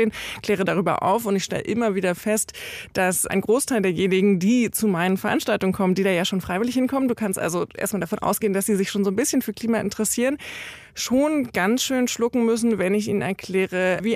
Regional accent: Brandenburg, Germany; ich komme aus Brandenburg.

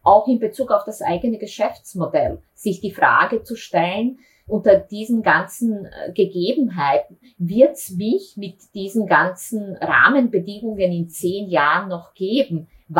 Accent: Sarajevo, Federation of Bosnia and Herzegovina, Bosnia & Herzegovina; also born or lived in Zagreb; now in Austria; Ich bin geboren und aufgewachsen in Sarajevo. Habe dann meine Matura in Zagreb gemacht und bin direkt nach der Matura zum Studium nach Österreich gekommen und ja, bin schlicht und einfach da geblieben

